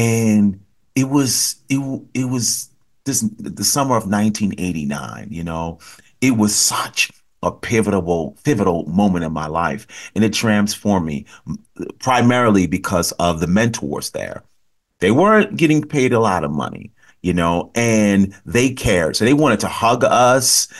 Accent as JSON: {"language": "English", "town": "Bronx", "region": "New York", "country": "United States", "said": "I'm from the Bronx. There's no entertainment in my space."}